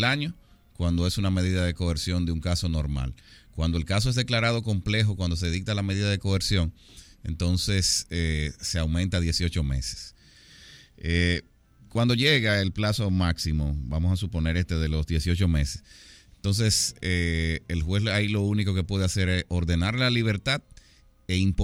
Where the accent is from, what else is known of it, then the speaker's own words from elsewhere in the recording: Dominican Republic; Mira, yo me crié siempre como dominicano al fin con el béisbol.